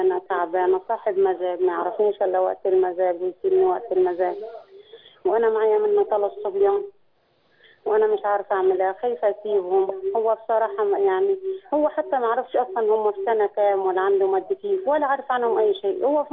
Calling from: Faiyum, Faiyum Governorate, Egypt; من الفيوم

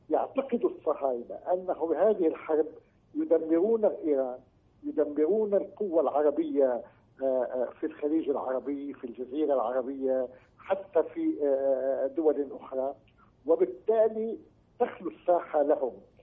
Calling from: Beirut, Beirut Governorate, Lebanon; وأنا أتكلم معك من بيروت حيث شهدنا كل أنواع الصراعات

